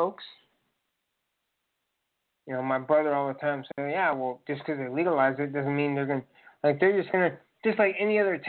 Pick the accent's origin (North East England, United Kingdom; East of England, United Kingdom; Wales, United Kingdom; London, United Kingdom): London, United Kingdom; moved away; I would say driver's side because I'm from London, but, you know, now I'm here